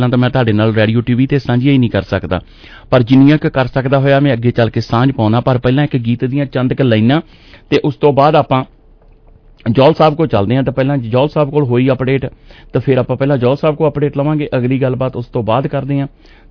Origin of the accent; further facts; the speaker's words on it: Randhawa Masandan, Punjab, India; ਤੇ ਅੱਜ ਸ਼ਾਮ ਨੂੰ ਜੀ ਸਾਡੇ ਆਪਣੇ ਪਿੰਡ ਰੰਧਾਵਾ ਮਸੰਦਾਂ ਦੀ ਜਿਹੜੀ ਜੀ ਈਅਰਲੀ ਇੱਕ ਪ੍ਰੋਗਰਾਮ ਜਿਹੜਾ ਜੀ ਸਾਡੇ ਪਿੰਡ ਵਾਲੇ ਸਾਰੇ ਭੈਣ ਭਰਾਵਾਂ ਵੱਲੋਂ ਉਲੀਕਿਆ ਜਾਂਦਾ